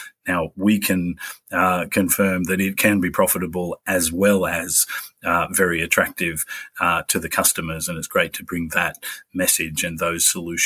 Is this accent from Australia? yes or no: yes; Australia; moved away as an adult; now in United Kingdom; I am originally Australian